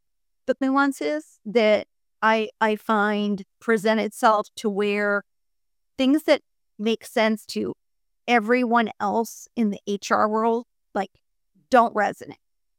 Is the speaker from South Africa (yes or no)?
no; Florida, United States; moved away as an adult; now in Dallas, United States; I grew up in South Florida, but I had moved to Dallas, which is where my husband is from.